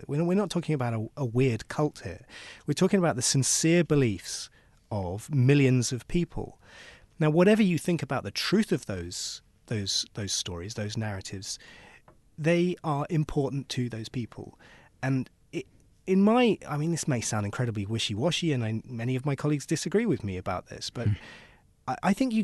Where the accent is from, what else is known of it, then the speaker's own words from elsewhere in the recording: United Kingdom; you know, I'm a Brit. We are the worst colonizers of all.